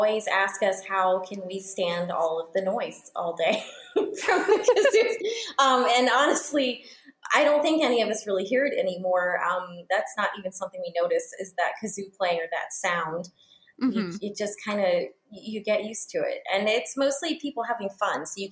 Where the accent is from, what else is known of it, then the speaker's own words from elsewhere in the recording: Beaufort, United States; The owner who owns it now, Stephen Murray, he and I grew up together in Beaufort.